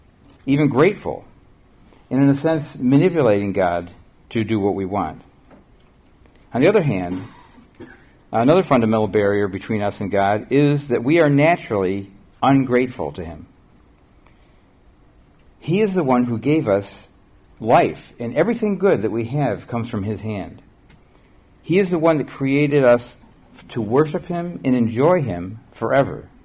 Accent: New York, United States; when I grew up in Western New York, we had a mulberry tree in our front yard.

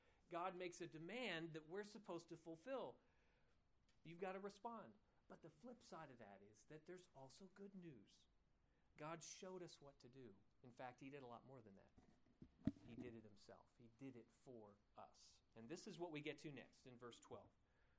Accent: United States; you think about aspects of being an American, that we don't even see the blind spots in our culture.

